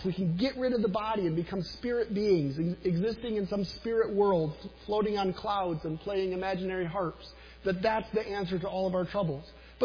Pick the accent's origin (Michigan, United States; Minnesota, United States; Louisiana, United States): Michigan, United States; Saginaw; I grew up in Saginaw, just up the road